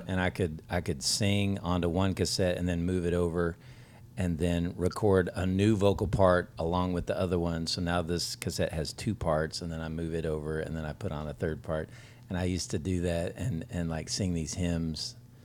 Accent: Texas, United States; Because, I mean, we're from Texas. There's not a ton of mountains in Texas.

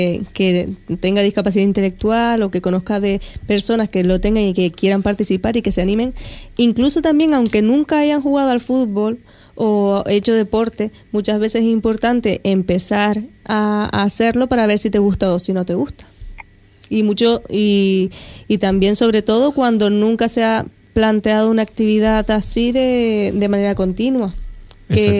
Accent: Canary Islands, Spain; de vamos a Tenerife y somos de Fuerteventura

